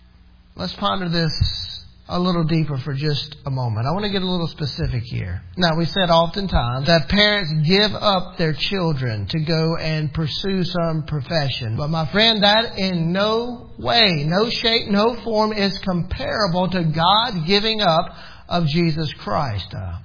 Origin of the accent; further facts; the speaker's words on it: Greenville, Mississippi, United States; about 40 miles from where we grew up there in Greenville, Mississippi. But it wasn't like we really left home.